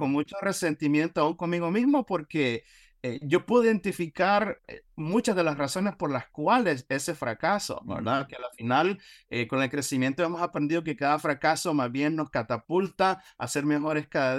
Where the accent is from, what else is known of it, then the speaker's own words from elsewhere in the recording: Honduras; moved away as an adult; now in Florida, United States; originalmente soy de Honduras. A los 18 años yo emigro de mi país a la Florida, aquí en los Estados Unidos.